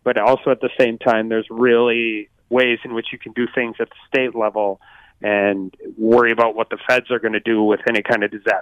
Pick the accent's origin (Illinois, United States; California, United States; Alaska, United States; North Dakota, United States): North Dakota, United States; Dickinson; Yeah, I grew up in Dickinson, North Dakota. My dad owned a ranch north of Medora